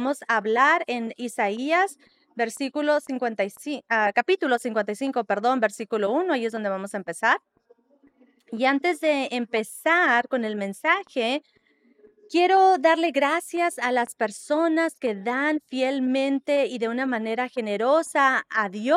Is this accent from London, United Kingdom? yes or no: yes; London, United Kingdom; Spanish is a second language; tengo un acento de allá yo vengo de otro país, ¿verdad? De allá de Londres.